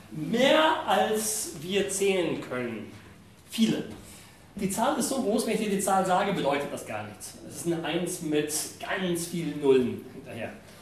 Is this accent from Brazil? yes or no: yes; Brazil; Ich bin ja auch in Brasilien aufgewachsen. Aber mein Vater ist Amerikaner, meine Mutter Deutsche.